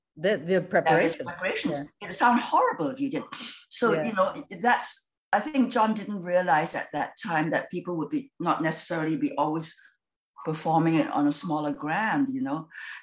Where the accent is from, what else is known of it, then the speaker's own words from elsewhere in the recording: Singapore; I think it's because of my Asian roots. I'm from Singapore, you know